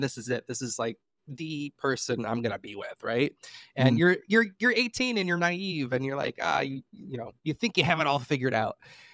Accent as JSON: {"language": "English", "town": "Chicago", "region": "Illinois", "country": "United States", "said": "And even I'm from Chicago, and Chicago at the time was not as accepting."}